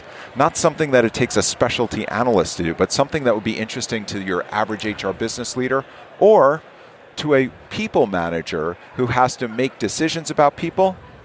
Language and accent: English; New York, United States; now in Vancouver, Canada; I'm a New Yorker living in Vancouver, British Columbia right now. All so right. I'm a long way from home.